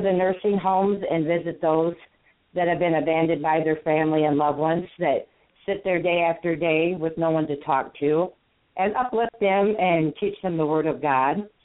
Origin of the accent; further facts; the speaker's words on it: Everettsburg, Michigan, United States; I'm from Everettsburg, Michigan